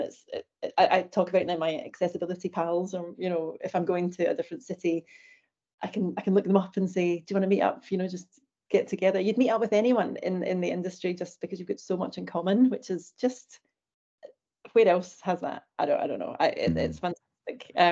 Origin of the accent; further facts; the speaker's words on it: Glasgow, Scotland, United Kingdom; We realise we're both from Glasgow, so we've got a lot in common.